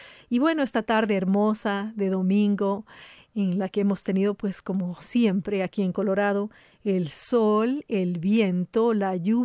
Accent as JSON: {"language": "Spanish", "country": "Ecuador", "said": "les he preparado mucha música ecuatoriana de mi tierra."}